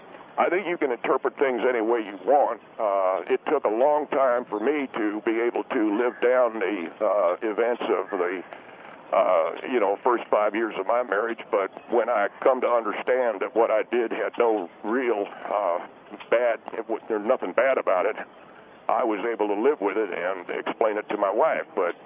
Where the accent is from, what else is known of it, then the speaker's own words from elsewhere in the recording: Knoxville, Tennessee, United States; Because where I'm from in Tennessee, I come from Knoxville, Tennessee, and we had two or three different reservoirs that we used to fish bluegill.